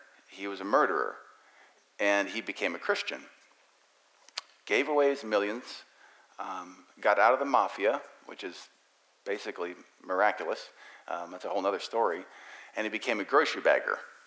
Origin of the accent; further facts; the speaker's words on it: Troy, Ohio, United States; born there; But I was born in Troy, Ohio. I do know that.